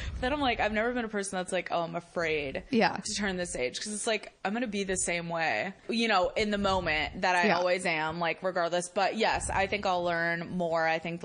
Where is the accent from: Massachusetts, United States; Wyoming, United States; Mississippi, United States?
Massachusetts, United States; Well, I'm from Massachusetts.